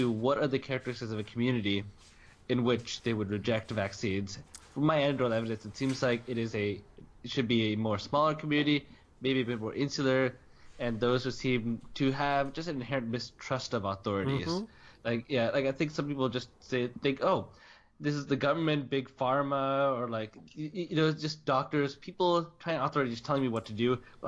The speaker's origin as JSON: {"language": "English", "region": "California", "country": "United States", "said": "because I hail from the Bay Area"}